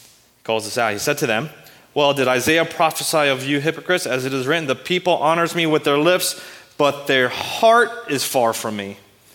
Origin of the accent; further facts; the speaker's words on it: United States; There was a tradition in my church. I'm Korean American. My parents, they pastored a Korean immigrant church, so there were a lot of immigrant Korean traditions and customs that was incorporated into the church.